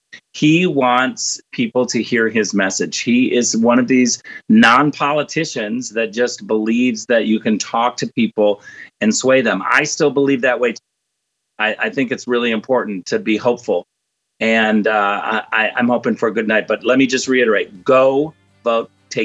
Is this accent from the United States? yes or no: yes; Michigan, United States; I'm from Michigan.